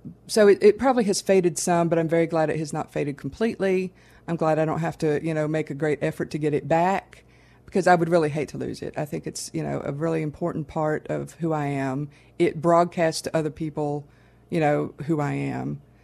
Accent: Virginia, United States; People who are also from Southwest Virginia or the Appalachian region have quickly identified me as one of them. It's a great way to find your fellow Appalachians when you're outside the area.

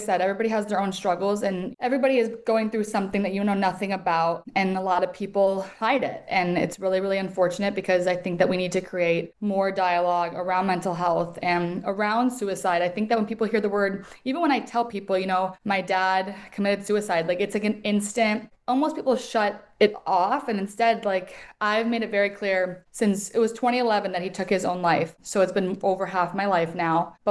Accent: Elgin, Illinois, United States; also born or lived in New York City, United States; I'm originally from Elgin, Illinois, so it's about 3 hours north. I went to school in New York City and then got married and moved here with my husband

